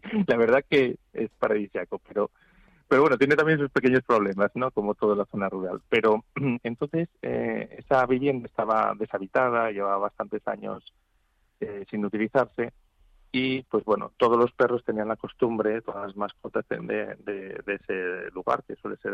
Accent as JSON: {"language": "Spanish", "region": "Asturias", "country": "Spain", "also_born_or_lived": "Madrid", "said": "Yo soy asturiano, entonces, aunque viví 3 años en Madrid"}